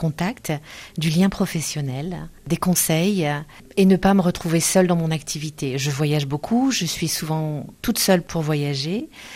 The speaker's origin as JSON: {"language": "French", "town": "Dunkirk", "region": "Hauts-de-France", "country": "France", "said": "Je viens de Dunkerque, de la région dunkerquoise, et je travaille sur Calais. J'ai travaillé sur Calais pendant une 20aine d'années"}